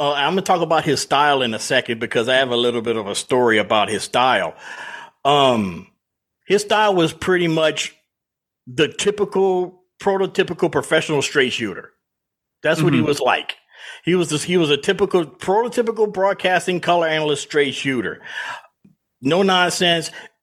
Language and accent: English; Louisiana, United States; now in Atlanta, United States; I'm from the South. I'm from South Louisiana, live in Atlanta, but I know all about Mike Francesa, trust me.